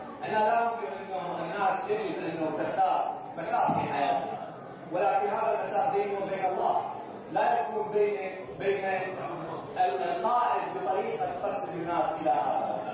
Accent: Iraq; أنا من العراق

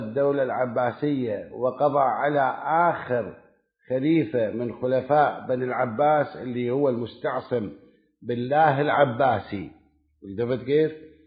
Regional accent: Karbala, Karbala Governorate, Iraq; كان عندنا في كربلاء بالمناسبة، كان عندنا في كربلاء

